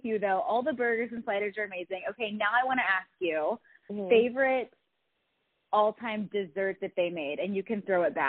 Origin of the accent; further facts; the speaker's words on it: Frisco, Texas, United States; So like, I grew up around the Frisco area. So, like, I used to drive to Icon when I was there.